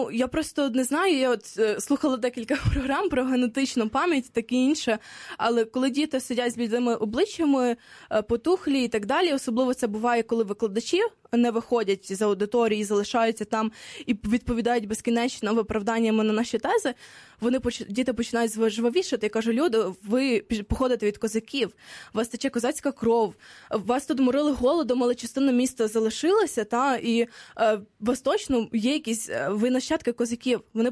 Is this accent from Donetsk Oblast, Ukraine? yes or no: yes; Krasnohorivka, Donetsk Oblast, Ukraine; ніколи не виїжджати з мого рідного міста і все.